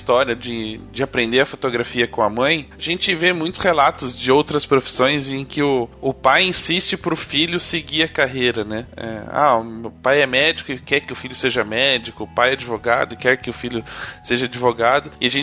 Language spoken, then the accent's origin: Portuguese; Minas Gerais, Brazil; accent: mineiro; começamos o primeiro episódio de 2017 com um sotaque mineiro